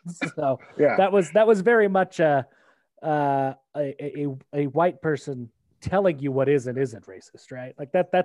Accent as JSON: {"language": "English", "town": "Logan", "region": "Utah", "country": "United States", "tie": "born there", "said": "I was born in Logan. My parents are both the product of two individual dairy farms in Cache Valley, Utah. So I got some ties into Cache Valley."}